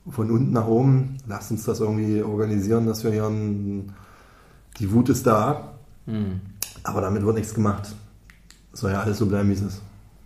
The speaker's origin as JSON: {"language": "German", "region": "East Germany", "country": "Germany", "said": "von außen als Ostdeutscher und sagen, ja, lass uns mal anschauen, wie es denn wirklich aussieht."}